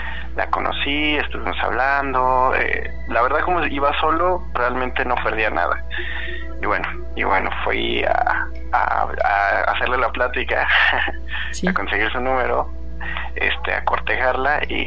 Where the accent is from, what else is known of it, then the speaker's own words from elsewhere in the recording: Mexico City, Mexico; Sí, soy originario de la Ciudad de México.